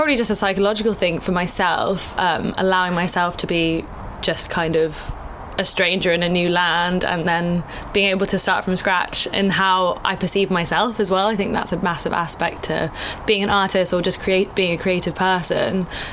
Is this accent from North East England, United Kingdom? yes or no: no; London, United Kingdom; also born or lived in South Africa / Mexico City, Mexico; I was born in South Africa, lived in Mexico City, and then raised in London. So having South African parents and kind of always feeling a little bit international